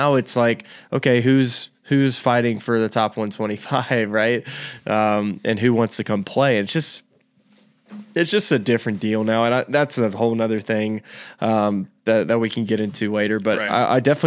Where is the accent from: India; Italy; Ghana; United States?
United States; is this just because like I'm American